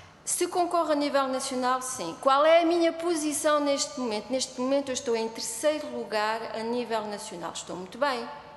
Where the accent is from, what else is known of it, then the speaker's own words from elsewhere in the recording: Coimbra, Portugal; portanto, eu sou natural de Coimbra.